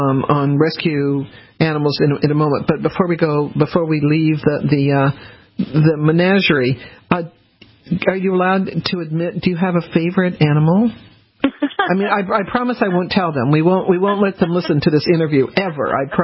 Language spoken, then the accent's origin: English; the West, United States; I grew up in the West, so I too grew up with horses.